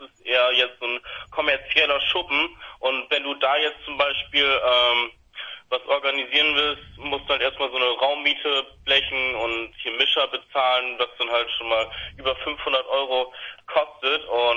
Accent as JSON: {"language": "German", "town": "Vechta", "region": "Lower Saxony", "country": "Germany", "said": "Ja, wir kommen aus Vechta, beziehungsweise so verteilt im Landkreis. Und ja, einer ist jetzt auch nach Bremen gezogen und wir wandern sehr wahrscheinlich auch alle nach Bremen um, aber kommen halt aus Vechta."}